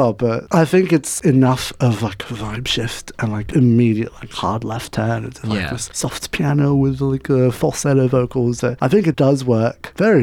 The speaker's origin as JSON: {"language": "English", "country": "Philippines", "said": "They stopped caring. I'm Filipino."}